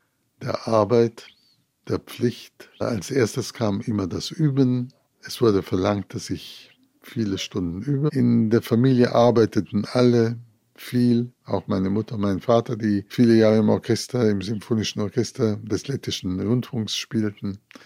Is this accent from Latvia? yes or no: yes; Riga, Latvia; moved away as an adult; also born or lived in Moscow; Als ich meine Heimatstadt Riga verlassen habe, nach dem Abschluss der Schule und nach Moskau ging